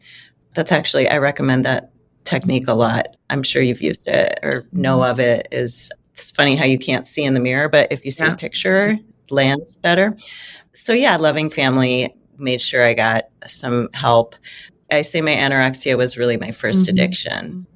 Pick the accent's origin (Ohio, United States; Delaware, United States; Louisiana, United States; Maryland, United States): Ohio, United States; Akron; So I grew up in Akron, Ohio, really loving family.